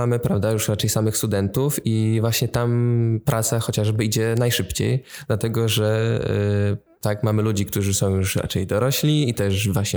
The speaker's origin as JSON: {"language": "Polish", "town": "Góra Kalwaria", "region": "Masovian Voivodeship", "country": "Poland", "tie": "born or raised there", "said": "zaczynałem w chórze parafialnym u siebie w Górze Kalwarii"}